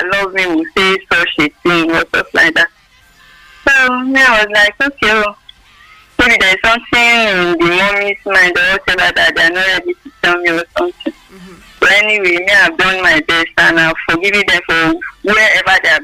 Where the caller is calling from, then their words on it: Abuja, Federal Capital Territory, Nigeria; I'm calling from Abuja.